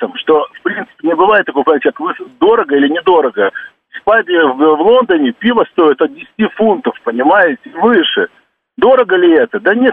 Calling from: Moscow, Russia; я из Москвы.

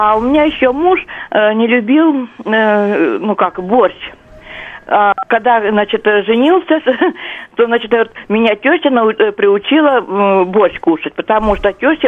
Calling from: Moscow, Russia; из Москвы.

